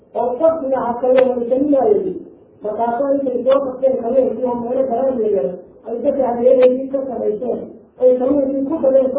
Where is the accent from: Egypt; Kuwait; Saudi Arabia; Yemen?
Kuwait; أنا من الكويت